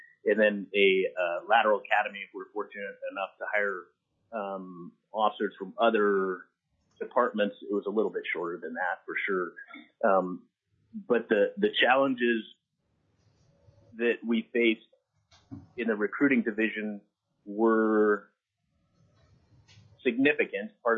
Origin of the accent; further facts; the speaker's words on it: Alaska, United States; I was born and raised in Alaska, been here my entire life.